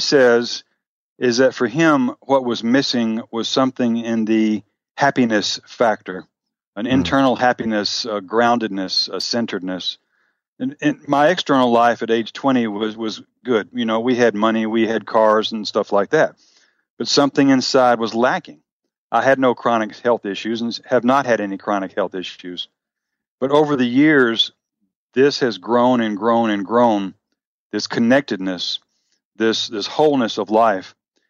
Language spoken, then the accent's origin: English; Memphis, Tennessee, United States; born or raised there